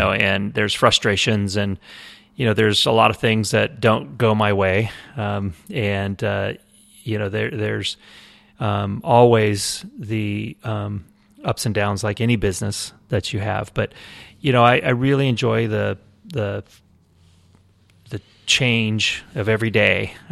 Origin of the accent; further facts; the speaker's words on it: Redding, California, United States; also born or lived in Tahoe City; I grew up essentially in two places, Redding and Tahoe City. So I had I was born in Mercy Hospital, and we lived in Palo Cedro at the time on Melmar Avenue.